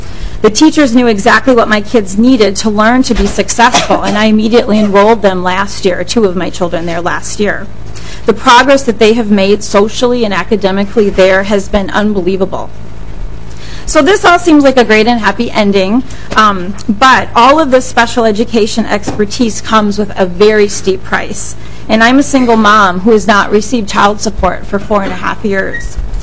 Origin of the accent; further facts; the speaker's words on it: Eden Prairie, Minnesota, United States; I'm from Eden Prairie.